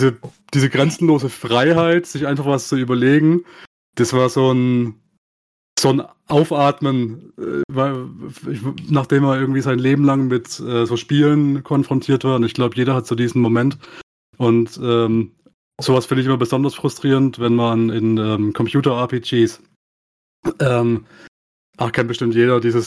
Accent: Baden-Württemberg, Germany; Ich komme auch aus dem Süden von Deutschland, in der Nähe von Heilbronn.

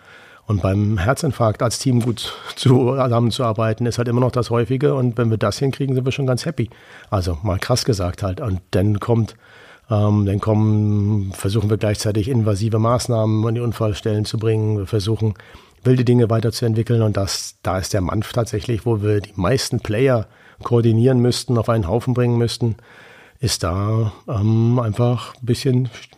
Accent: Calw, Baden-Württemberg, Germany; meine Heimat Calw

